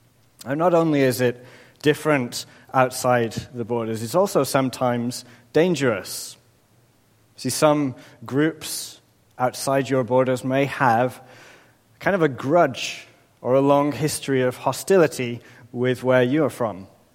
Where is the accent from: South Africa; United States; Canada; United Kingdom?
United Kingdom; England; It didn't seem to be anything personal, just with sort of started pleasant enough, "Where are you from England?" And this just seemed to be the opportunity to launch into every grudge that this person had against England